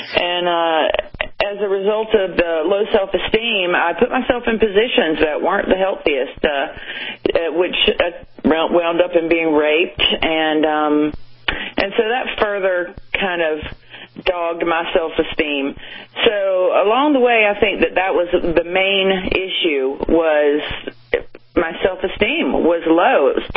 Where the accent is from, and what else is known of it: Wilmington, North Carolina, United States; born or raised there; now in New York City, United States